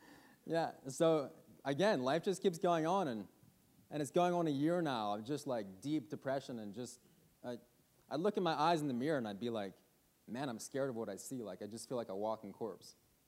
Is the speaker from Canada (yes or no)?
yes; New Brunswick, Canada; So I grew up in New Brunswick